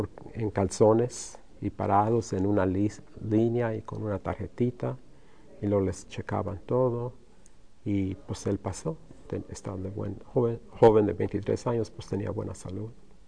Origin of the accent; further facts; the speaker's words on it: Santa Clara, California, United States; Pasamos un verano en Texas, en El Paso, con mis tíos. Y crecimos aquí en Santa Clara, cuando era un pueblito de 20 mil personas.